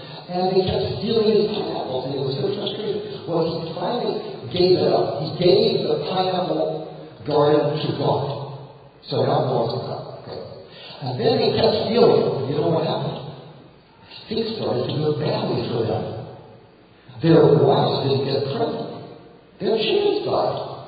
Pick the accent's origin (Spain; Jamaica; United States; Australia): Australia; I'm Australian.